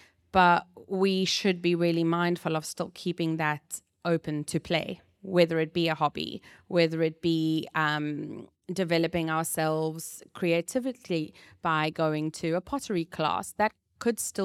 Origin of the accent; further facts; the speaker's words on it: South Africa; I'm actually from South Africa